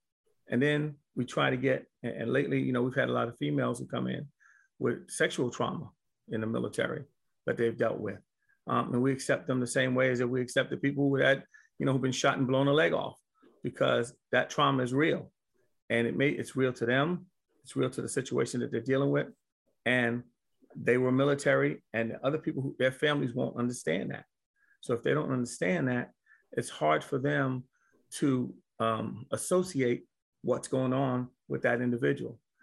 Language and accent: English; New York City, New York, United States; So to make my story different is that I was born and raised in New York City.